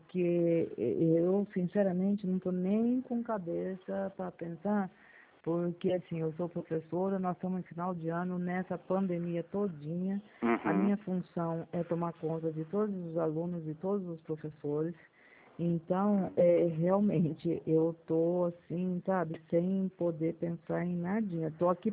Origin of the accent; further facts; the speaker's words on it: Ubirajara, São Paulo, Brazil; Não, eu sou de Ubirajara.